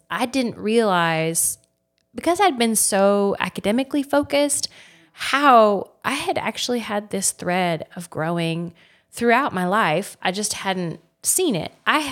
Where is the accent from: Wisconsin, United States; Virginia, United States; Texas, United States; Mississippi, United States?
Texas, United States; moved away as an adult; also born or lived in Houston; now in West Texas, United States; So I am not from this area. I grew up outside the Dallas area went to school, went to undergrad and graduate school all in the Houston area. So I've been all over Texas